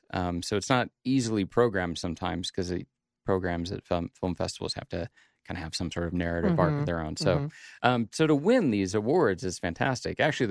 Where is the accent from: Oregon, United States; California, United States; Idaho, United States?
Idaho, United States; it is fun to go to film festivals and say, I'm from Idaho, and people are sort of taken aback for a minute.